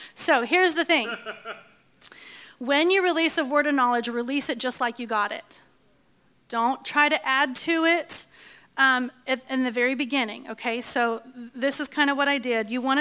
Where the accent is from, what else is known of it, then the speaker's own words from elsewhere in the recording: Australia; I'm from Australia